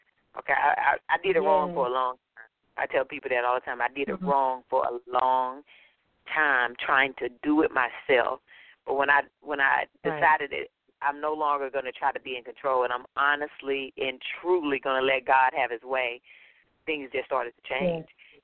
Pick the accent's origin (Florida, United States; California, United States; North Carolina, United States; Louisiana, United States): North Carolina, United States; A, I'm from North Carolina, okay?